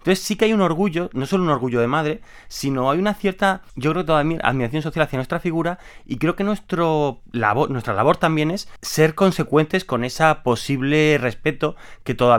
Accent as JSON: {"language": "Spanish", "town": "Murcia", "region": "Region of Murcia", "country": "Spain", "said": "yo te puedo decir que yo soy de Murcia"}